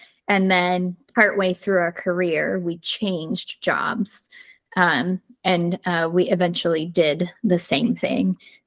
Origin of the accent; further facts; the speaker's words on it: Florida, United States; Growing up in Florida, I'm a beach gal, and he prefers the mountains.